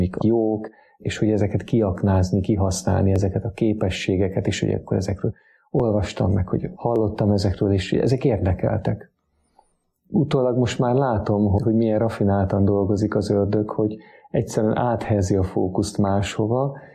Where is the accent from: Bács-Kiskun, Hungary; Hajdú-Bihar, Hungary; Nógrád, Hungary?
Nógrád, Hungary; Salgótarján; born there; Kezdettől fogva gyerekkoromban is jártam hittanra. Salgótarjánban szüle